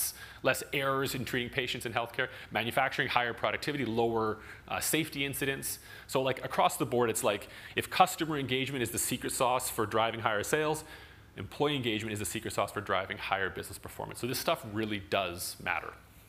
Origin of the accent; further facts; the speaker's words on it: Vancouver, British Columbia, Canada; So I'm from Vancouver, I live in Canada.